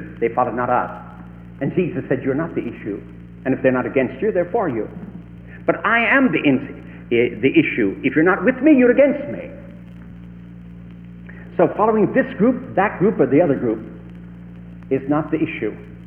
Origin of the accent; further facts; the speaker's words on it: the South, United States; I come from the Southland and love it.